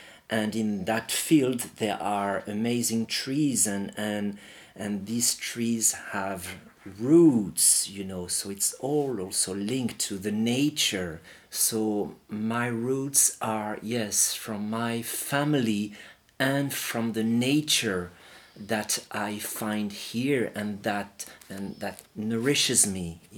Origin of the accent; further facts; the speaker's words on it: Île-de-France, France; And so I grew up around Paris and we used to come on holiday here when I was a kid at my grandmother's house in Berrien.